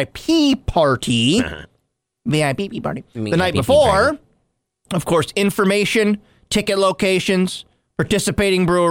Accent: Ireland; I'm Irish, yeah. And I don't like Irish food.

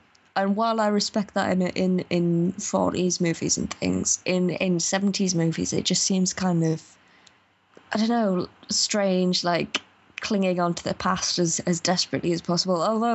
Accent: United Kingdom; Like, as a British person, I was out British just by watching this film.

